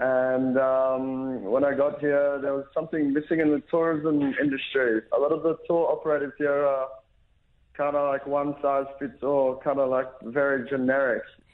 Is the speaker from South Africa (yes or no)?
yes; Pietermaritzburg, KwaZulu-Natal, South Africa; I grew up in Maritzburg in KZN until the age of 9.